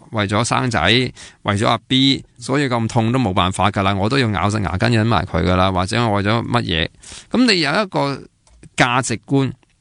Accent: China; 不是即是以前我哋中国人啊，你要一路大家喊到成条街咁样

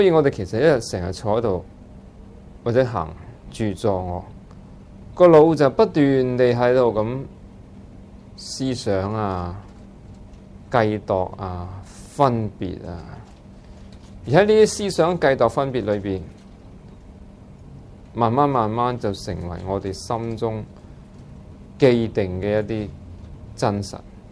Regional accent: Guangdong, China; 我哋廣東人就配上呢個廣東話

